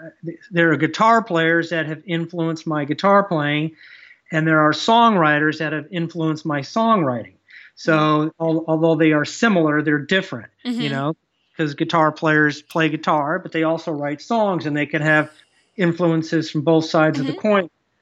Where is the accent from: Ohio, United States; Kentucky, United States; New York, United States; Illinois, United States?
New York, United States; Batavia; John Gardner, who is a semi-famous author from my hometown of Batavia, New York, has several of his books.